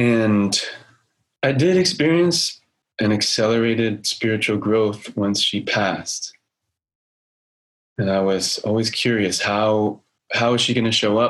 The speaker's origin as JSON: {"language": "English", "town": "Oakland", "region": "California", "country": "United States", "tie": "born there", "said": "So I feel very fortunate that I'm speaking to you today from where I was born in Oakland."}